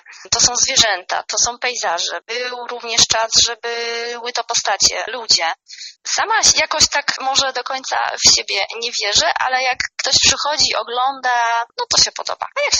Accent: Warsaw, Masovian Voivodeship, Poland; now in Siemiatycze, Poland; Mój mąż dostał ofertę pracy w Siemiatyczach. Oboje jesteśmy z Warszawy.

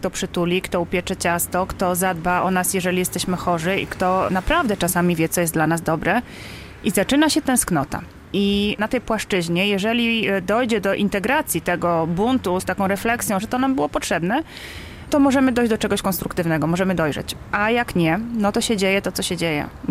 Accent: Podlaskie Voivodeship, Poland; My tutaj szczególnie na Podlasiu mamy jakiś gen w sobie, mamy tych lasów sporo, wyrośliśmy tutaj na obrzeżach puszcz różnych, Knyszyńskiej, Białowieskiej

